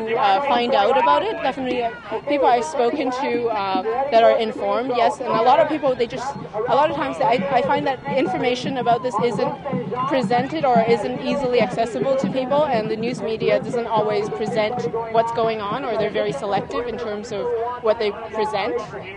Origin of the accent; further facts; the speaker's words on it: Toronto, Ontario, Canada; I'm from Toronto.